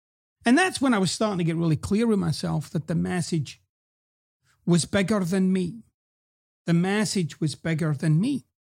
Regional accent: Scotland, United Kingdom; accent: hybrid accent; I go back to quote-unquote home, Scotland, every few years. In fact, 2022 is a year when I'll be visiting the motherland.

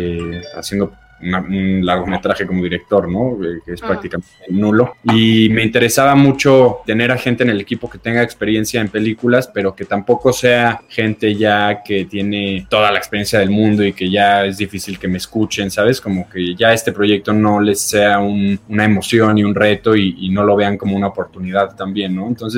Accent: Mexico; para los nuevos talentos mexicanos que tantos orgullos nos han dado como mexicanos

